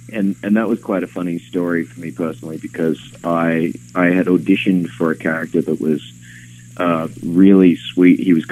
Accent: Australia; the way that I grew up in Australia in terms of my education and culturally

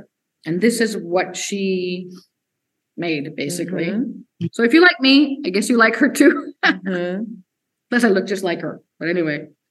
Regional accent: Laredo, Texas, United States; I grew up in Laredo, Texas. There's not, in the 70s, was not a lot of theater, but the little theater.

